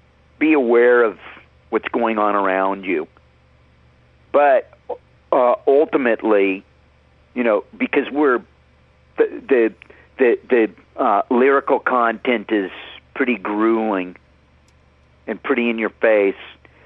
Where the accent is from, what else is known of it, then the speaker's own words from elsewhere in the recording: California, United States; We come from Southern California.